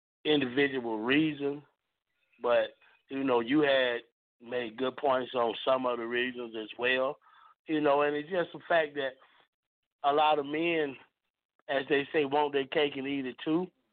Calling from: Jonesboro, United States; Frank, this … from Jonesboro.

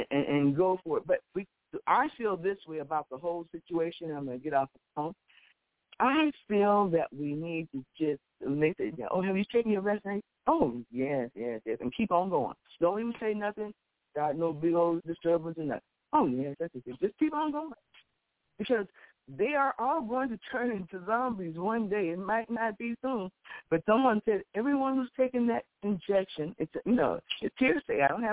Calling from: Chicago, Illinois, United States; here in Chicago in the South Shore area.

